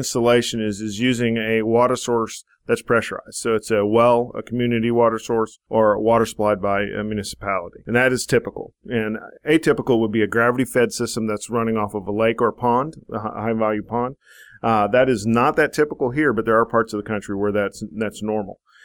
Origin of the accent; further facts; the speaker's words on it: Texas, United States; I'm a Texan, I'm a native Texan